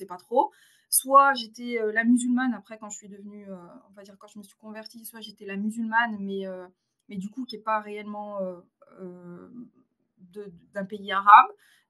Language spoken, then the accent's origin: French; France; Alors déjà, parce que je suis originaire de La Réunion. Donc, mon père est né à La Réunion. Moi, j'ai grandi en France. Et donc, je suis convertie